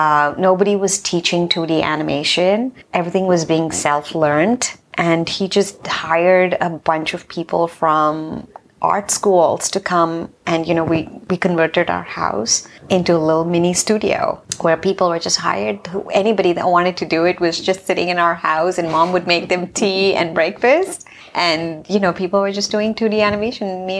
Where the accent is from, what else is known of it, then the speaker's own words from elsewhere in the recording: Vijayanagaram, Andhra Pradesh, India; born there; I was born in India in a very small village called Vijayanagaram, like Vijayanagaram. Mm-hmm. It's in Andhra Pradesh. It's a very, very sweet and a small village where I was born.